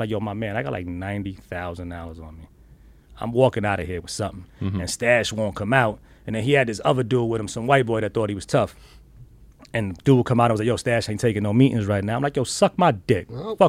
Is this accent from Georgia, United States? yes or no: no; Bronx, New York, United States; you can't curb me like that because I'm from the Bronx and everybody thinks that I'm this crazy arrogant dude, but it's my upbringing.